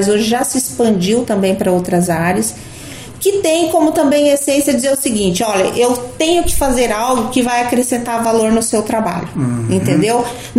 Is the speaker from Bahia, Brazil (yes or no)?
no; Campo Grande, Mato Grosso do Sul, Brazil; born there; a gente nasceu aqui, viu, Zé? Muita gente, quando a gente nasceu em Campo Grande, Mato Grosso do Sul